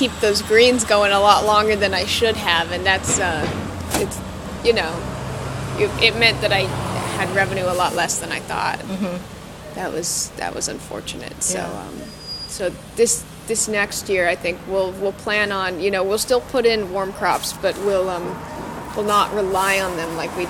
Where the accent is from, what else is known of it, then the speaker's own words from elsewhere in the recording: Portland, Oregon, United States; now in Seattle, United States; I grew up gardening in Portland